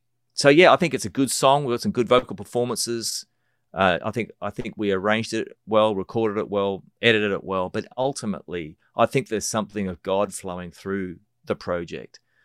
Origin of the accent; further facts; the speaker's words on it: Australia; now in New Zealand; as an Australian in New Zealand